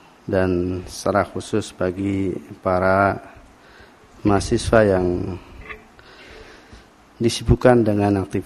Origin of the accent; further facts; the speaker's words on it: Kebumen, Central Java, Indonesia; desa yang sangat ya, terpencil ya. Di salah satu kecamatan di Kota Kebumen, Kecamatan Petanahan. Ya. Datang ke Jogja dalam keadaan belum bisa baca Al-Quran ya. Wajar, kampung saya kampung Abangan ya.